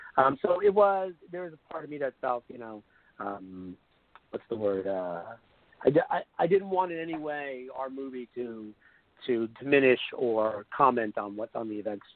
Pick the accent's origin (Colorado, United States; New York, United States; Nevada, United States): New York, United States; Being a New Yorker, especially originally, I did.